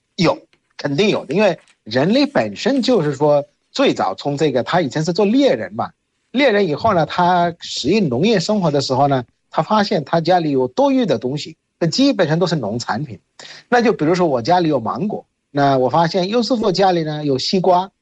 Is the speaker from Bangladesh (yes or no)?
yes; Bangladesh; Chinese is a second language; 因为我们孟加拉人的这个做饭